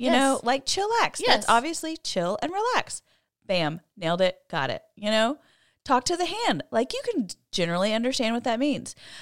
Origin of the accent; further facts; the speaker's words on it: College Station, Texas, United States; So I grew up in College Station where Texas A&M is.